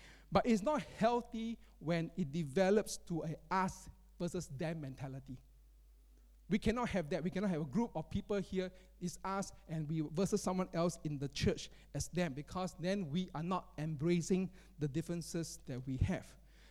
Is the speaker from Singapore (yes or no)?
yes; Singapore; No, as a Singaporean Chinese. I can tell a Malaysian Chinese from a mainland Chinese, from a Taiwanese Chinese.